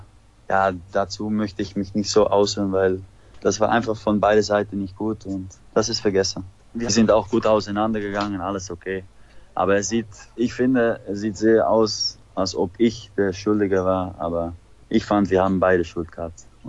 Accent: Aalsmeer, North Holland, Netherlands; German is a second language; Ja, da wo ich wohne, in Aalsmeer, da ist einer der größten Handballvereine

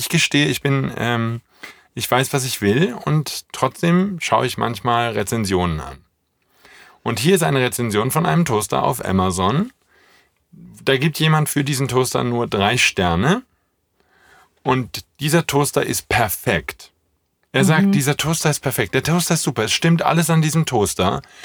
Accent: Rhineland, Germany; accent: Rhineland; Aber ich könnte jetzt meinen rheinländischen Akzent, den würdest du mir wegmachen

